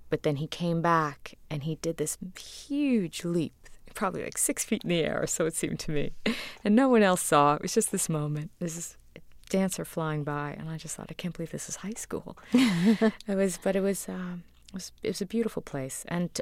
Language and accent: English; Queens, New York, United States; I grew up in Queens. I grew up in Flushing, Queens, in the house my father grew up in.